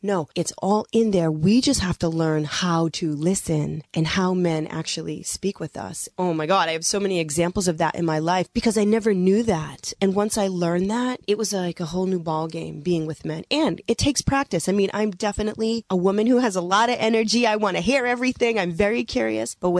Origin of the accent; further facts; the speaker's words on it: United States; now in California, United States; I'm from the East. I was raised Catholic with an Italian mother and a Jewish father.